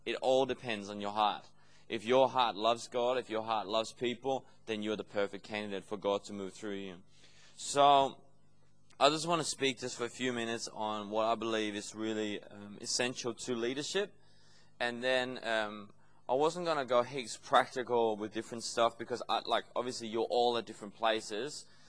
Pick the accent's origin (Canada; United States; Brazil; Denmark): Denmark; The way I've experienced youth leadership is obviously from where I grew up in Denmark